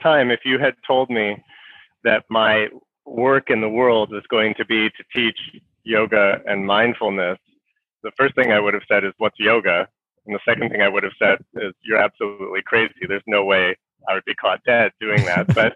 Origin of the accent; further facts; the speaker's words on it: United States; I mean, when I grew up in America in the 1980s